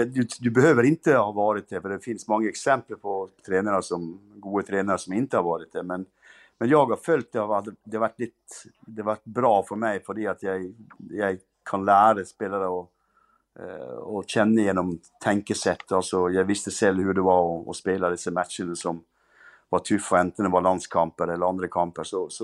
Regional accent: Norway; jag växte upp i Norge

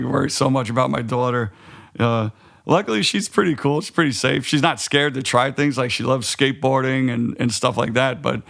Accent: Queens, New York, United States; for us growing up in Queens, it was just there.

